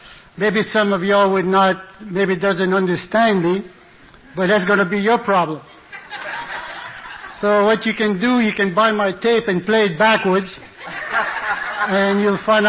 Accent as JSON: {"language": "English", "country": "United States", "said": "Just the fact that I am an American. America, what a country, you know."}